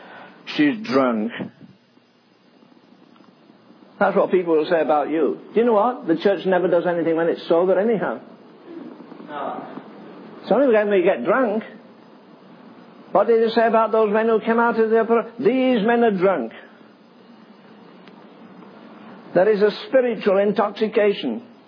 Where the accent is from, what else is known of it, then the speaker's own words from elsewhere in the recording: England, United Kingdom; Yeah, I'm from England.